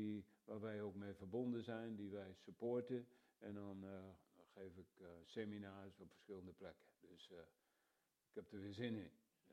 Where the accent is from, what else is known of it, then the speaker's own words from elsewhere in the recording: Ede, Gelderland, Netherlands; We komen uit Ede.